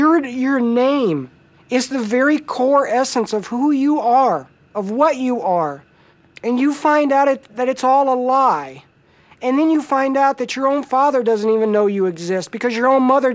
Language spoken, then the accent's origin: English; Michigan, United States; now in Phoenix, United States; It was just a tie-in to my home state, and it was just part of the pride that I had.